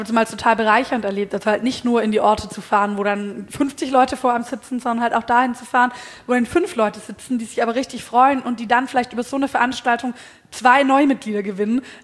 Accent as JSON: {"language": "German", "region": "Baden-Württemberg", "country": "Germany", "said": "auf ins schwäbische Land, wo ich herkomme"}